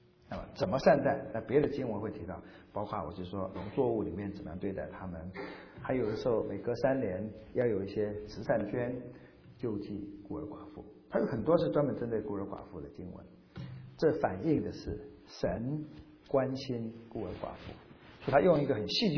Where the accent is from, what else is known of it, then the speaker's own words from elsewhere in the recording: China; 你看有这样子的，跟我们中国人的勤奋好像是完全相反的哈。